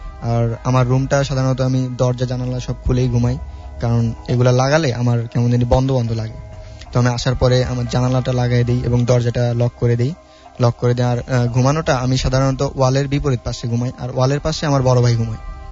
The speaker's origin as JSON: {"language": "Bangla", "town": "Dhunat", "region": "Rajshahi Division", "country": "Bangladesh", "tie": "born or raised there", "lives_now": "Dhaka, Bangladesh", "said": "আমি ঢাকাতে সেগুনবাগিচায় থাকি, আর আমার হোম ডিস্ট্রিক্ট বগুড়ার ধুনটে।"}